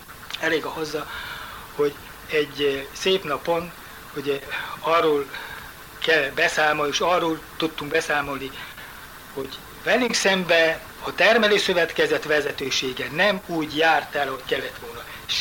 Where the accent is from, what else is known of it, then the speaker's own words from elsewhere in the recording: Árpádfalva, Romania; Árvádfalvi születési lakós vagyok. 1929. március 31-én születtem.